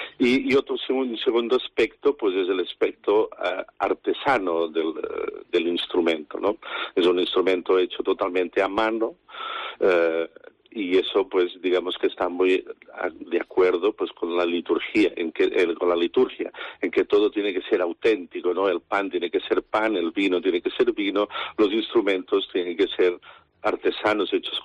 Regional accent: Sabadell, Catalonia, Spain; de Sabadell, de mi ciudad natal

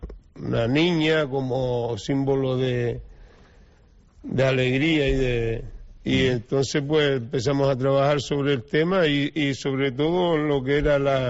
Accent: Spain; Éramos los tres españoles.

